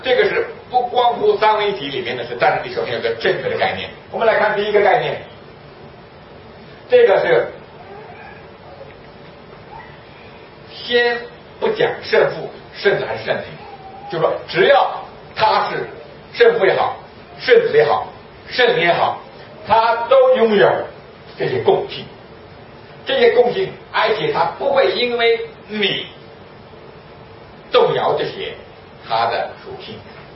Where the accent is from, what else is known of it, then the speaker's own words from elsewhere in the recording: China; 就像我们中国人说，哎呀，无论那时候老天爷啊，就在关键时候没有办法了就喊老天爷